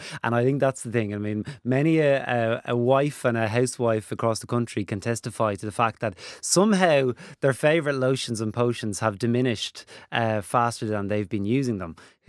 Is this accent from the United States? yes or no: no; Dublin, Leinster, Ireland; I'm a Dublin lad. I'm from Santry. I went to St. Aidan's on Collins Avenue